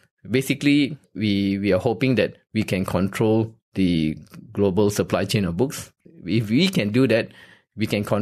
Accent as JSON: {"language": "English", "country": "Malaysia", "said": "As a Malaysian"}